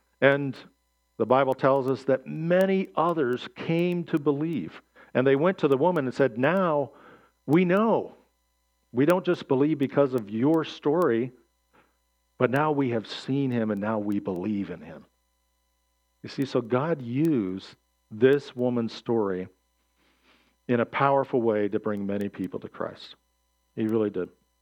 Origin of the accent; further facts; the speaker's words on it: Flushing, Michigan, United States; also born or lived in Flint; I was born in Flint, raised in Flushing.